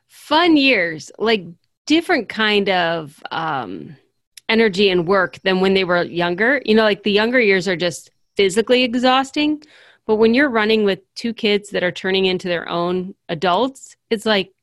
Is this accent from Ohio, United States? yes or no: yes; Ohio, United States; I grew up in the Akron-Cleveland area. Northern part of the state. I've lived everywhere in Ohio, but always in Ohio.